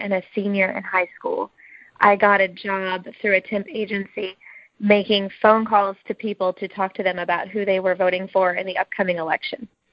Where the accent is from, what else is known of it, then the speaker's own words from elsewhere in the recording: South Carolina, United States; I grew up in South Carolina, which is very, at the time, so this was at the time, it was very, very racially diverse.